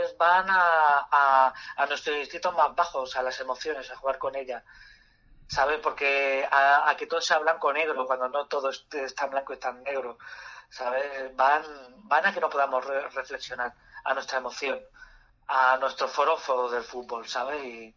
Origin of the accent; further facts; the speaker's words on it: Girona, Catalonia, Spain; also born or lived in Murcia; Nosotros somos de Murcia, pero hemos vivido toda la vida en Girona.